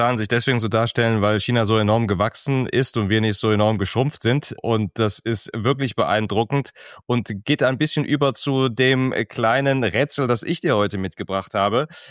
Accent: Aachen, North Rhine-Westphalia, Germany; Ich komme ja als Aachener aus einer Regenstadt.

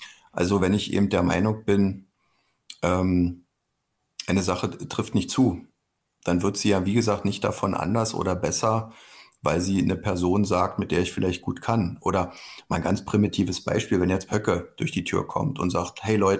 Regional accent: Frankfurt, Hesse, Germany; die Menschen hier in Frankfurt, also meine Heimatstadt

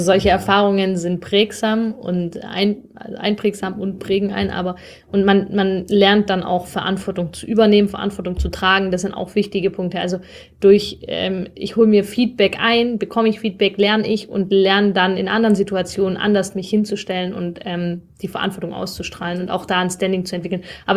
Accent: Stuttgart, Baden-Württemberg, Germany; wir sind beide in Zuffenhausen geboren und aufgewachsen

